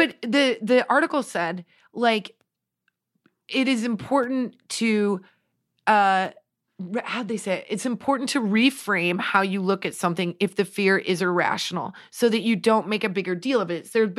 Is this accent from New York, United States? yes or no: no; Nebraska, United States; Also, I'm from Nebraska. It's the plains, baby. I am meant to be on the ground.